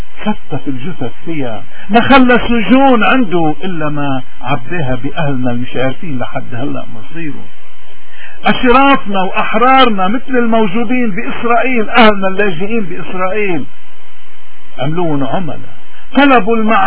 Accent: Lebanon; فإن شاء الله نحن كلبنانيين من أي مذهب كنا ومن أي منطقة ومن أي لون

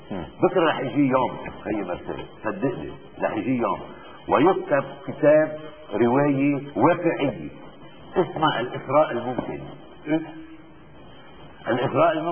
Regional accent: Lebanon; بس قلت له كلبناني

